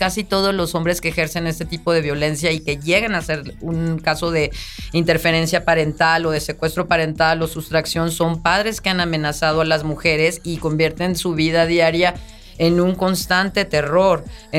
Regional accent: Oaxaca, Mexico; now in Morelos, Mexico; Yo que vivo aquí en Morelos, soy de Oaxaca, soy del Istmo de Tehuantepec y vivo aquí en Morelos.

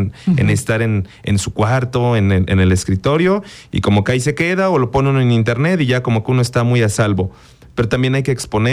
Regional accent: Mexico; Somos mexicanos, ¿verdad? Somos mexicanos, sí.

